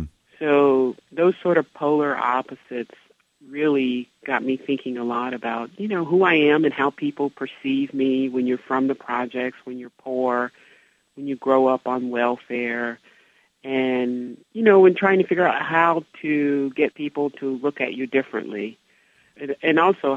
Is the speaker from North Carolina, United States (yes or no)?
yes; Greensboro, North Carolina, United States; that really started as a child growing up in Morningside homes in Greensboro.